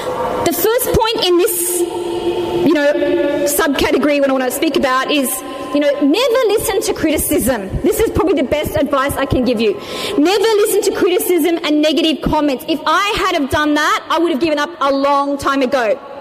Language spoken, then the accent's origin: English; Australia; Look, being an Australian revert, when I first started out, I didn't know, obviously, any Arabic.